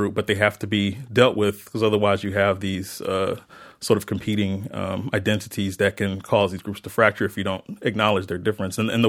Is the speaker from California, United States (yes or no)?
no; Mississippi, United States; Tougaloo College, which is an historically black college in my home state of Mississippi